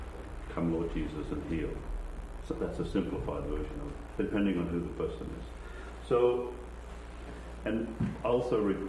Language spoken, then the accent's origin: English; Australia; also born or lived in St. Louis, United States; we're ready to tape. For those of you who don't know, I come from Australia, but I spent almost 20 years in this country teaching in St. Louis